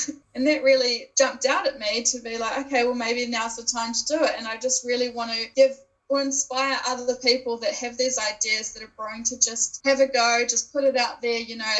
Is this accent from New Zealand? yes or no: yes; New Zealand; I'm so proud of being a New Zealander and all the creativity in the world.